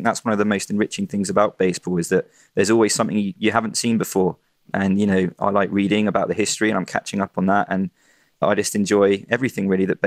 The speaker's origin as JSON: {"language": "English", "region": "England", "country": "United Kingdom", "tie": "born or raised there", "moved": "as an adult", "lives_now": "South Korea", "said": "I grew up in England. I spent my first 29 years there"}